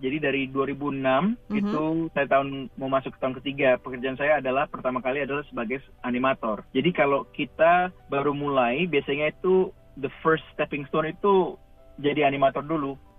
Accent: Bali, Indonesia; moved away as an adult; now in Ottawa, Canada; jadi saya asalnya dari Bali, lahir besar di Bali, pindah saat saya hampir umur 19 di Ottawa, jadi sudah dari 2003.

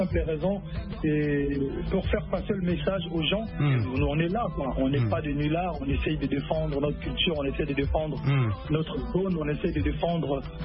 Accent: Bandal, Kinshasa, DR Congo; first language Lingala; French is a second language; Comme je l'ai dit toujours, moi je suis de Bandal. Je suis Mongala. Je suis un lingalophone avant d'être francophone.

